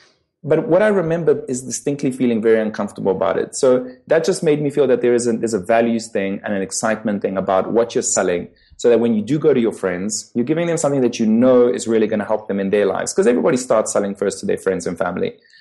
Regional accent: South Africa; I grew up in South Africa. South Africa was, at the time, it was just post-apartheid.

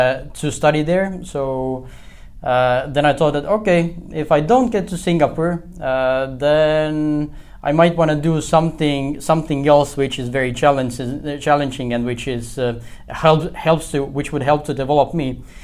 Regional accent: Estonia; now in Chile; what was the mindset different while I grew up in Estonia, was that when I were, let's say, 15, 16, I wanted to have a birthday party.

